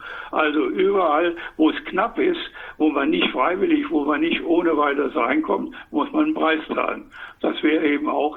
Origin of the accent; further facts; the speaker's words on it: Saarland, Germany; Ich komme aus dem Saarland